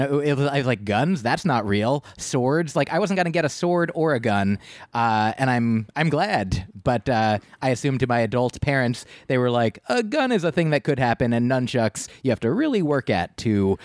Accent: New Jersey, United States; I grew up in New Jersey.

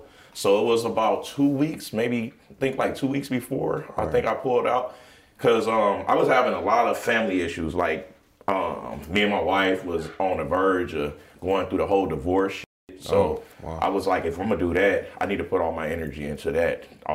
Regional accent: Los Angeles, California, United States; also born or lived in St. Louis; But, I was born in St. Louis, Missouri. Mm-hmm. My mom, she moved us out here when I was like 3 or 4 years old. So, I'm pretty much from California. I'm from LA, South Central.

